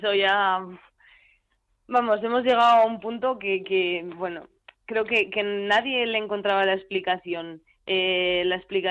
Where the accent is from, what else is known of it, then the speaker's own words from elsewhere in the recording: León, Castile and León, Spain; born there; yo nací en León y por supuesto me siento leonesa